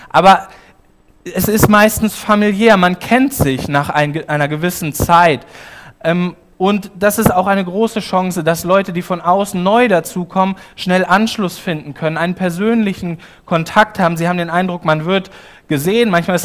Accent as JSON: {"language": "German", "region": "Lower Saxony", "country": "Germany", "tie": "born there", "said": "Ich bin seit 4,5 Jahren in Großschwülper Pastor. Ich komme gebürtig aus dem Landkreis Gifhorn. Großschwülper ist der letzte Zipfel vom Landkreis Gifhorn. Ich bin in Wolfsburg zur Schule gegangen"}